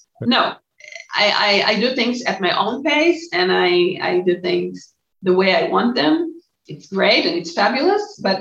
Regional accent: Jerusalem, Jerusalem District, Israel; Jerusalem is my hometown. I was born in Jerusalem. I was raised in Jerusalem. And I love Jerusalem's alleys. I love the old city.

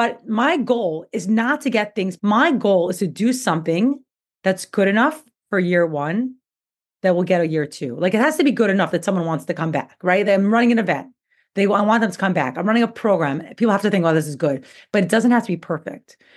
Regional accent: New York, United States; now in Portland, United States; So I actually live, I'm originally from New York. So that's why I talk a little bit fast. But I live in Portland, Oregon.

